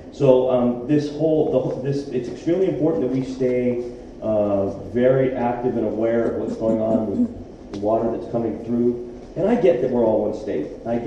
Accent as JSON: {"language": "English", "region": "California", "country": "United States", "said": "We're from Southern California."}